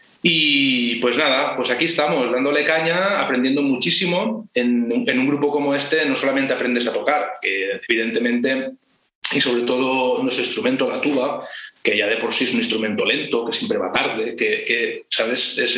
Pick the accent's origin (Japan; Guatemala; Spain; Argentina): Spain; Llombay, Valencian Community; soy de Llombay. Aquí me he criado con la banda de música, empecé a los 8 años